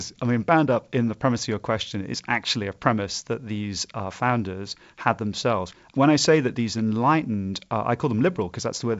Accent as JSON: {"language": "English", "country": "United Kingdom", "said": "I'm from Britain. I'm the pastiest white man you could ever meet."}